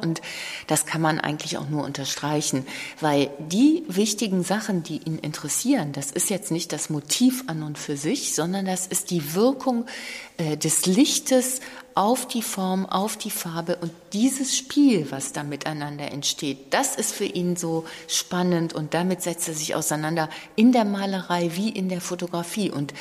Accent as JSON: {"language": "German", "town": "Cologne", "region": "North Rhine-Westphalia", "country": "Germany", "said": "Ich komme ja auch aus Köln"}